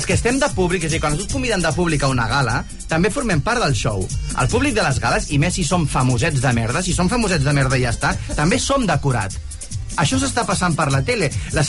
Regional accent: Catalonia, Spain; Aquí som catalans, sossos, desmenjats, pijos.

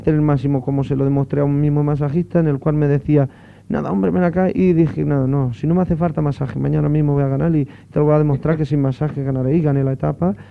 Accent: Toledo, Castilla-La Mancha, Spain; Y esto para mí, pues indiscutiblemente, como toledano, me honra.

